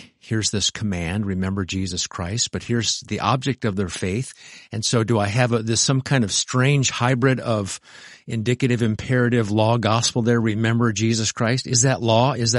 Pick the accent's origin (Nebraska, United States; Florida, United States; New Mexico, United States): Nebraska, United States; Well, see, I'm from Nebraska, so I thought that was just how the way we were supposed to speak.